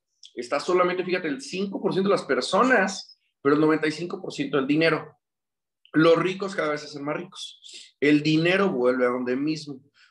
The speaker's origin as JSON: {"language": "Spanish", "town": "Uruapan", "region": "Michoacán", "country": "Mexico", "lives_now": "Guadalajara, Mexico", "said": "yo soy de Uruapan y yo estoy en Guadalajara"}